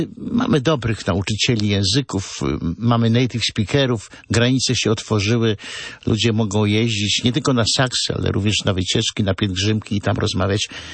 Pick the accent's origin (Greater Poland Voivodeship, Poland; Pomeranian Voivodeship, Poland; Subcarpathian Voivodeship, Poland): Pomeranian Voivodeship, Poland; Ja jestem z Pomorza i tutaj była Laubrzega, Hebel, Raszpel.